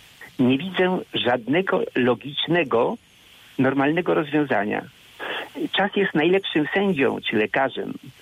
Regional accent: Świętokrzyskie Voivodeship, Poland; Ja pochodzę z Kieleckiego, gdzie na ogół nie darzono sympatią Żydów.

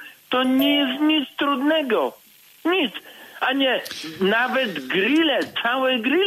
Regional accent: Żagań, Lubusz Voivodeship, Poland; bo jestem z Żegania

